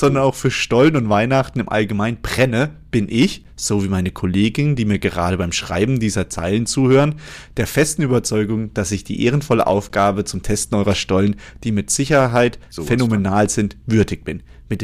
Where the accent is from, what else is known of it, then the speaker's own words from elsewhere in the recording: Lüneburg, Lower Saxony, Germany; born there; Als gebürtige Norddeutsche, Lüneburg, die Stadt mit dem Salz.